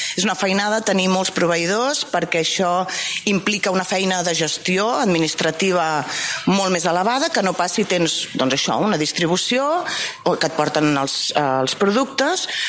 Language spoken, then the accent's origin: Catalan; Barcelona, Catalonia, Spain; now in Sabadell, Spain; jo sóc filla de la Vila de Gràcia, i vaig venir a viure a Sabadell perquè el meu marit és de Sabadell.